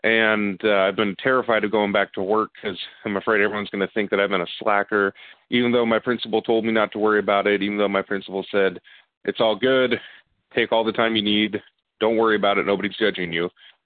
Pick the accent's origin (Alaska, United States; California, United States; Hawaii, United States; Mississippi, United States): Alaska, United States; Kotzebue; I'm from Kotzebue, Alaska.